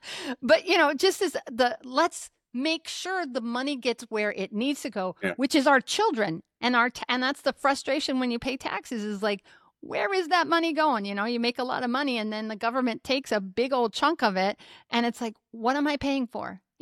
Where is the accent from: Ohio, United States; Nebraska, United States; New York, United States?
Nebraska, United States; moved away as an adult; now in Texas, United States; And I've lived in multiple states, I grew up in Nebraska, but I lived in multiple states as an adult and moved down here 3.5 years ago.